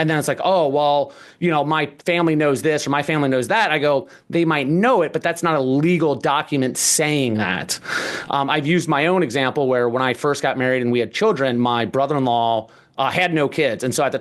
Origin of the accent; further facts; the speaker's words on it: Cincinnati, Ohio, United States; I'm originally from Cincinnati, Ohio.